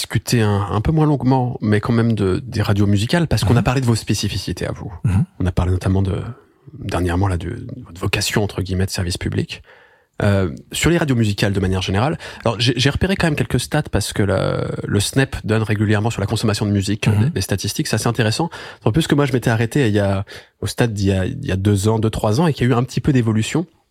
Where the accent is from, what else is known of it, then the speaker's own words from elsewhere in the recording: Lyon, Auvergne-Rhône-Alpes, France; Moi par exemple, j'ai grandi à Lyon.